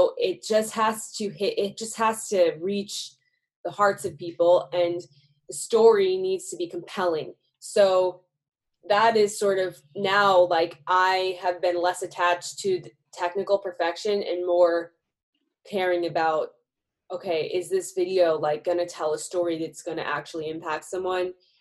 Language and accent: English; Massachusetts, United States; right now I'm home visiting my hometown in Massachusetts